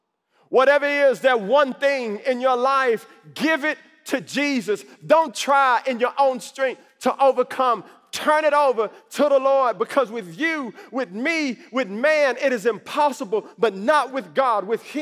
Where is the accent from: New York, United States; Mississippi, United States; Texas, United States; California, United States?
Texas, United States; Dallas; I'm from Dallas, and I have a question.